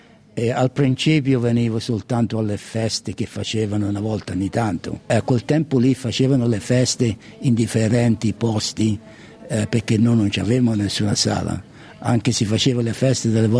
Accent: Borgo a Mozzano, Tuscany, Italy; Io vengo da Borgamozzano, provincia di Lucca.

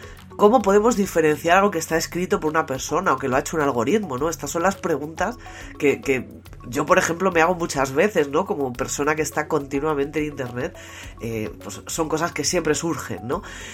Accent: Spain; Recibió un premio en mi país, en España

